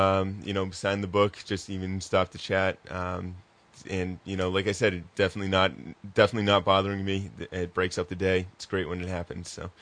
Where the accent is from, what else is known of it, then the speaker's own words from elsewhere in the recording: Massachusetts, United States; I'm a teacher from Massachusetts, and I am walking cross country